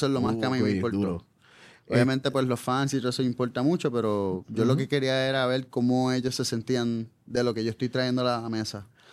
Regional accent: Puerto Rico; como cualquier puertorriqueño, no vuelvo a Puerto Rico.

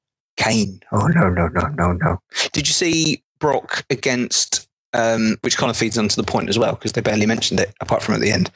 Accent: United Kingdom; I'm a Brit.

